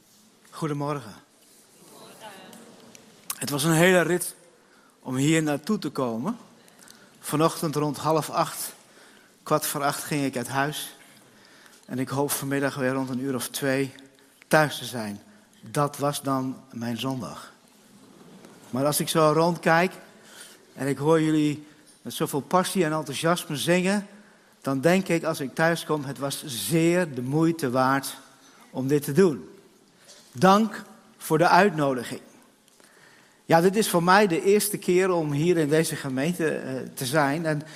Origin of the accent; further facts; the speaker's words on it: Enschede, Overijssel, Netherlands; now in Hattem, Netherlands; Maar ik kom uit Hattem, maar van origine kom ik uit Enschede.